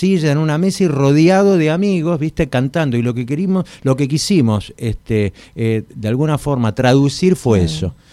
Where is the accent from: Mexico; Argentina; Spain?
Argentina; Mar del Plata, Buenos Aires Province; born there; Sí, yo nací en Mar del Plata.